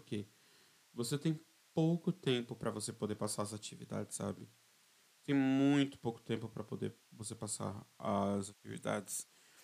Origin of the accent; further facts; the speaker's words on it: São Paulo, Brazil; que eu sou paulistano e também nem sei como é que funciona nas outras cidades aqui de São Paulo.